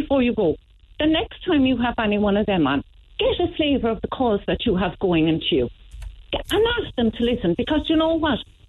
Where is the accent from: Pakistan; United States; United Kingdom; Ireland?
Ireland; I'm ashamed to say I'm Irish.